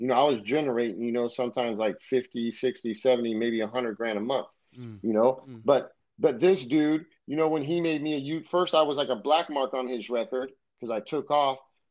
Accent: United States; I can speak critically about America because I'm an American, and there's a lot of advantages to this country

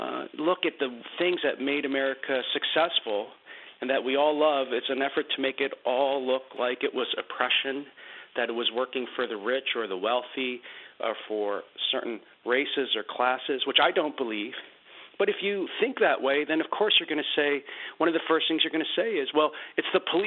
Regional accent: Philadelphia, Pennsylvania, United States; including my home city where I grew up in Philadelphia

